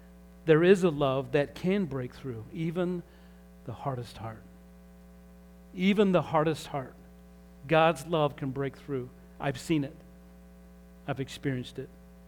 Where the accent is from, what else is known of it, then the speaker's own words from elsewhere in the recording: Utah, United States; I remember as a kid growing up in Utah, that's why I talk a little different, playing in our fenced-in backyard.